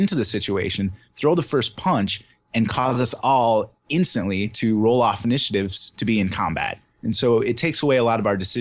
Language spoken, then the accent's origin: English; Minnesota, United States; now in Wisconsin, United States; I'm originally from southern Minnesota, but now uh-huh. I moved to Wisconsin, and I've met Dan here